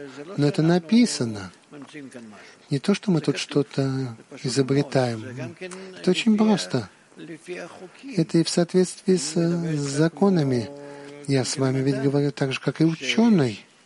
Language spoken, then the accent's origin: Russian; Georgia; я рос в Грузии, у нас была синагога.